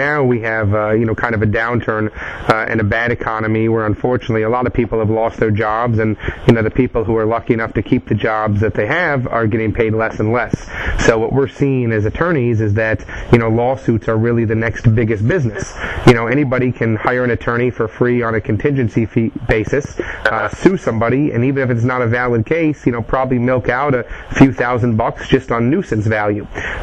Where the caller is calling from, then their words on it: Deerfield Beach, Florida, United States; Calling you from Deerfield Beach, Florida.